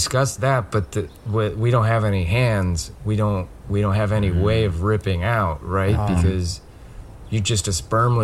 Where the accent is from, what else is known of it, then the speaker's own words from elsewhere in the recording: Colorado, United States; No. I grew up in Colorado